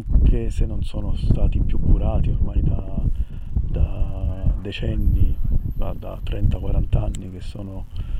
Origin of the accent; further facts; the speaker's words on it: Cassano Irpino, Campania, Italy; L'azienda si chiama Superterra, ha sede a Cassano Irpino, che è il mio paese.